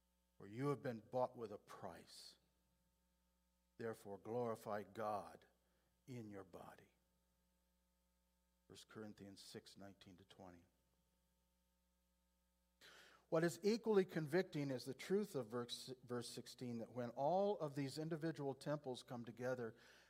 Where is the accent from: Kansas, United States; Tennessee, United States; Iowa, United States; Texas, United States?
Iowa, United States; Marshalltown; when I was a little boy growing up in Marshalltown in the 50s, the official name of our church was Baptist Temple.